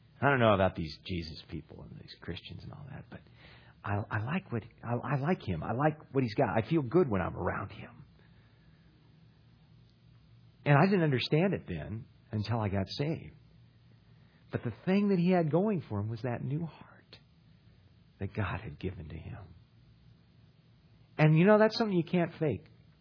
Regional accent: California, United States; where I grew up in Ventura County along the California coast, you'd watch the sun go down over the Channel Islands out over the water.

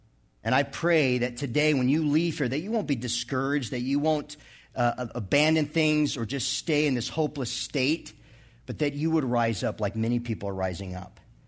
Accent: West Coast, United States; now in Bible Belt, United States; mean, I'm in the Bible Belt. So everybody goes around saying, I'm a Christian. Well, I came from here. I came from the West Coast out there.

